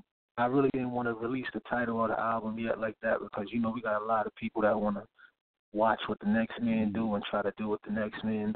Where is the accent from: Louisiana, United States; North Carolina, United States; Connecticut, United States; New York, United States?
New York, United States; Bronx; I'm from the Bronx, New York. You already know, Southside, Edenwald, to be exact.